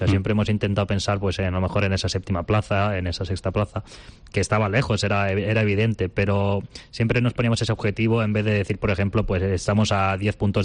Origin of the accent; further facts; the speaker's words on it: Castelldefels, Catalonia, Spain; como la gente sabrá, soy de Castelldefels, que está aquí al lado.